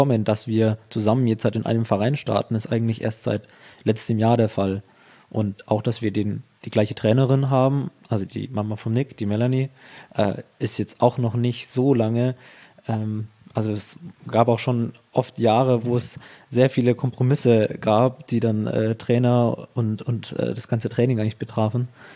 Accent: Ansbach, Bavaria, Germany; weil ich ja auch gar nicht aus Erlangen stamme. Also ich komme aus der Ansbacher Gegend, fahre da ungefähr mit dem Auto eine Stunde.

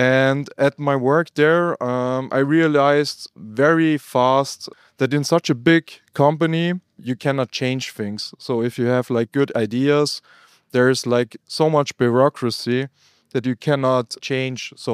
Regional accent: Salzburg, Austria; I was born and raised here in Salzburg, where we also record this podcast today. I'm now 32 years old

